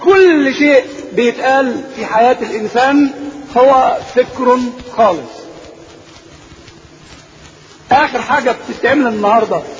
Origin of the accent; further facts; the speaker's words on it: Egypt; الطب الحديث موضوع آخر غير الطب الموجود عندنا في مصر